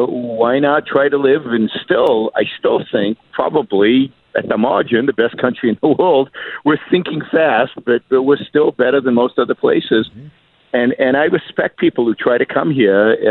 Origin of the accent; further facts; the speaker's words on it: Israel; everybody was a socialist when I grew up in Israel. In the 1960s and 70s, we were all raised as good socialists.